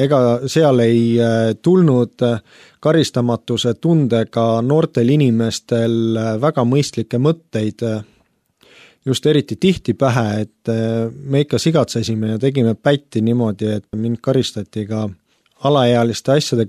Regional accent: Tallinn, Harju County, Estonia; ma kasvasin Lasnamäel

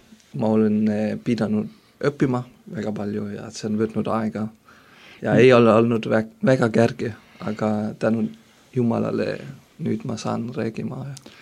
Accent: Denmark; olen üles kasvanud Taanis väga heas perekonnas ja me oleme olnud baptisti koguduses, aga usk sai isiklikuks mulle siis, kui ma olin 15 aastat.

